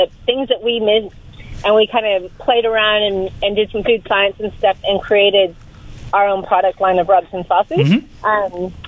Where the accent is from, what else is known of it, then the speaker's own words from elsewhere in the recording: Texas, United States; Well, I'm originally from Texas